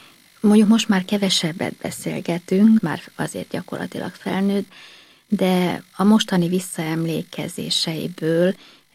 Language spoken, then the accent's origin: Hungarian; Budapest, Hungary; Budapesti voltam világéletemben. A 9. kerületi Bakástéri templom mellett nevelkedtem fel, teljesen mély katolikus vallásos családban.